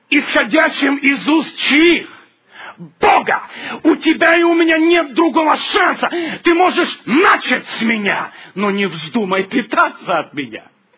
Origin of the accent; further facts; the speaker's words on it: Ukraine; born there; Я родился на Украине.